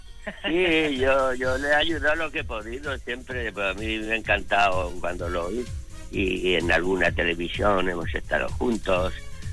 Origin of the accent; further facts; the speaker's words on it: Beas de Segura, Andalusia, Spain; Soy de Bear de Segura, mi pueblo natal.